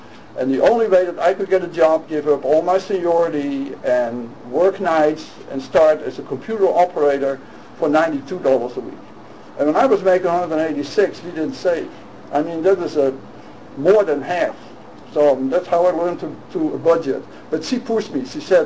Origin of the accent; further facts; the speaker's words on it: Netherlands; moved away; I was glad I was away from Holland and I was here and all that kind of stuff. And immigration at that time was a big thing in the Netherlands